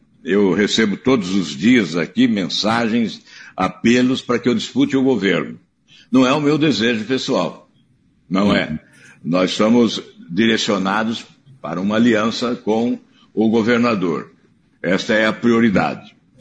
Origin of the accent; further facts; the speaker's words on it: Paraná, Brazil; eu mesmo, como paranaense, sofri as consequências no próprio Paraná.